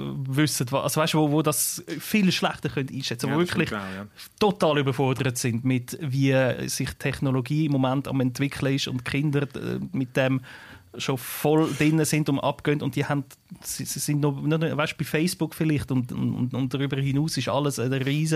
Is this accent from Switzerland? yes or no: yes; Switzerland; für mich als Schweizer ist das wie so okay, also wirklich so befremdend, oder?